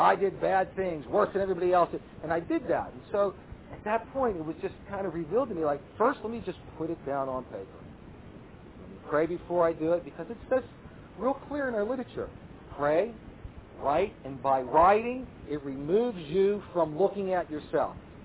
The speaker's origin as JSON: {"language": "English", "town": "Pittsburgh", "region": "Pennsylvania", "country": "United States", "said": "Sometimes when I say higher power, I think I can't help but think I'm from Pittsburgh."}